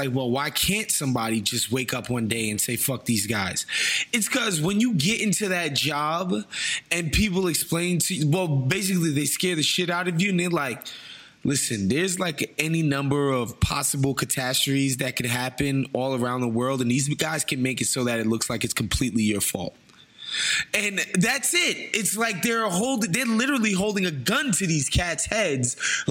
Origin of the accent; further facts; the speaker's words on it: New York City, New York, United States; I remember, you know, living and growing up in New York City and being steeped in the flag waving